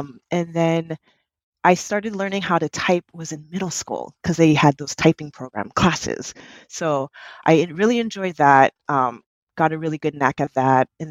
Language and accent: English; San Diego, California, United States; Born and raised in San Diego, I'm a career changer.